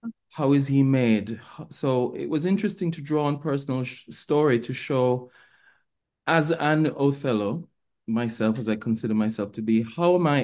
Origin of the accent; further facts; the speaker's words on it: Jamaica; because of my history as a Jamaican.